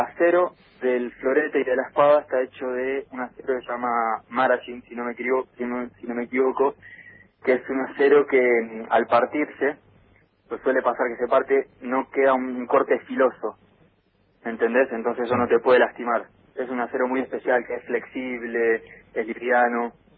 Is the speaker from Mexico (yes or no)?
no; Ushuaia, Tierra del Fuego, Argentina; born there; Yo nací en Ushuaia.